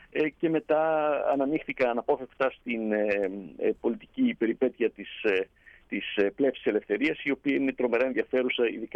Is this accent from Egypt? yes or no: yes; Cairo, Cairo Governorate, Egypt; moved away as an adult; now in England; αλλά εγώ γεννήθηκα και μεγάλωσα στο Κάιρο.